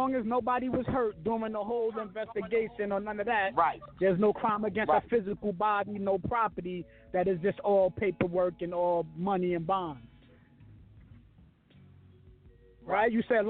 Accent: New York, United States; You know, I'm from New York too

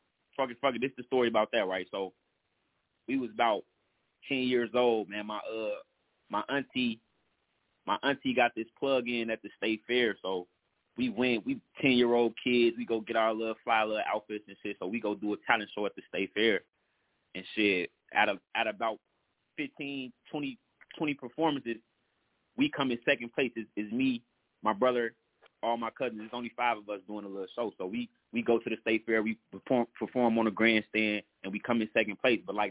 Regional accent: Minneapolis, Minnesota, United States; They know where I'm from, man. I'm from North Minneapolis

